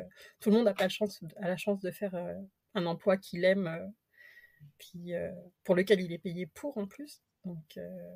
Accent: France; moved away as an adult; now in Canada; je suis française d'origine, en 2009, j'ai déménagé au Québec pour le travail de quelqu'un.

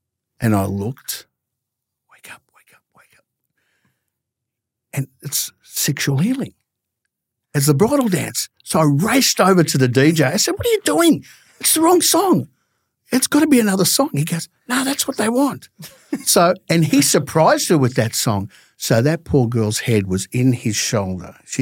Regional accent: Maribyrnong, Victoria, Australia; born there; Well, I was born in Maribyrnong. So my family on my mother's side has been here nearly 100 years.

